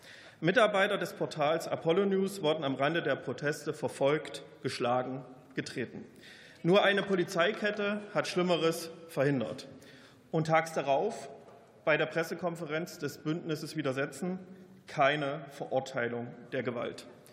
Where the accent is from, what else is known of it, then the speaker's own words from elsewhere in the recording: Erfurt, Thuringia, Germany; ich war an diesem Wochenende zu Hause. Zu Hause in meiner Heimatstadt Erfurt.